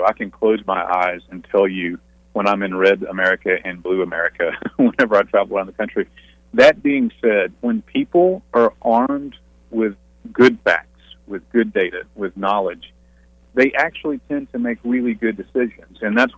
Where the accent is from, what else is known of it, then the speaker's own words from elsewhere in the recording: Georgia, United States; I've served as the COO of two state agencies in my home state of Georgia.